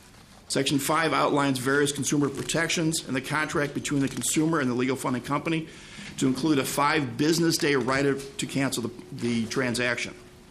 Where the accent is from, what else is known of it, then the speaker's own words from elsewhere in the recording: Brooklyn Center, Minnesota, United States; Happy to be back here today in Minnesota, and in fact, I grew up in Brooklyn Center.